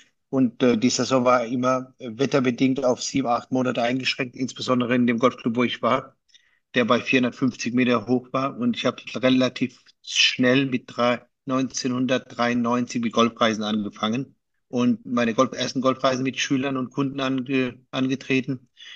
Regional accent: Baden-Württemberg, Germany; Ich bin groß geworden und aufgewachsen im Heidelberger Raum.

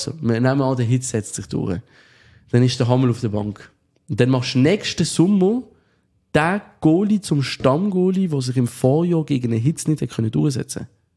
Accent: Switzerland

